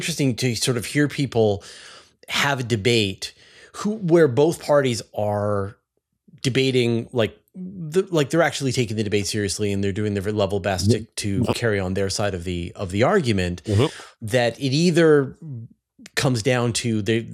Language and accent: English; Canada; as a Canadian during that period, we were instrumental in helping sort of give people who were on their way to the US land in Newfoundland.